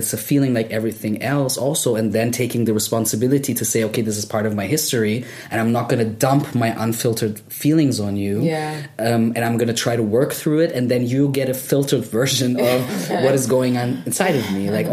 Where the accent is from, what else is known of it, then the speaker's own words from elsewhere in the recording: Germany; Me growing up in Germany